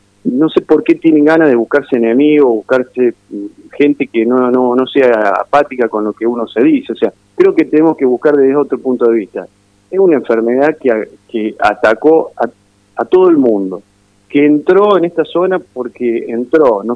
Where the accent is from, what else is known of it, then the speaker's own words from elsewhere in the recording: Córdoba, Argentina; somos todos argentinos, somos todos hermanos, somos todos ciudadanos, somos todos cordobeses.